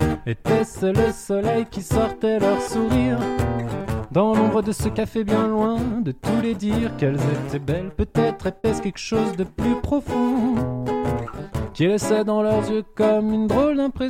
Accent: Saint-Étienne, Auvergne-Rhône-Alpes, France; si t'as suivi l'émission tu le sais déjà. Je viens de Saint-Étienne, enfin pas très loin.

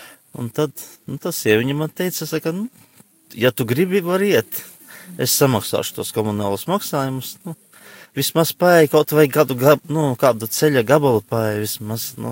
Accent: Gulbene, Gulbene Municipality, Latvia; Es esmu no Gulbenes, es svētākā sakramenta draudzes.

